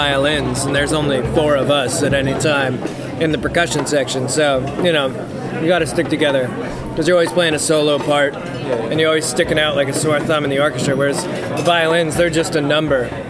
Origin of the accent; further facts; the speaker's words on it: New York City, New York, United States; I'm from New York City.